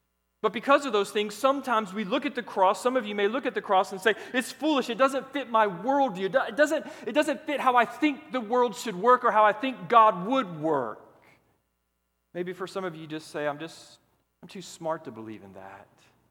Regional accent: Orlando, Florida, United States; No, I was born in Orlando, Florida. I'm a native Floridian. I can't help where I was born, nor can you.

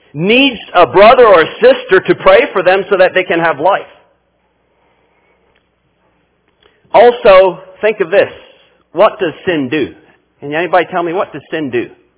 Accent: Paraguay; Growing up in Paraguay, we had a weed.

